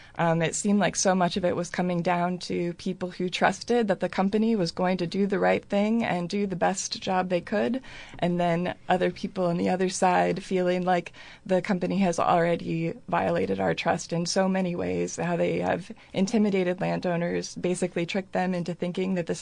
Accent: Ames, Iowa, United States; I grew up in Ames and went to University of Iowa. I came back a few years ago.

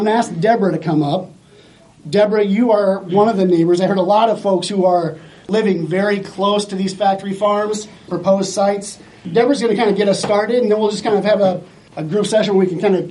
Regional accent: Storm Lake, Iowa, United States; But personally, I grew up in Storm Lake, way up in northwest Iowa, on a family farm.

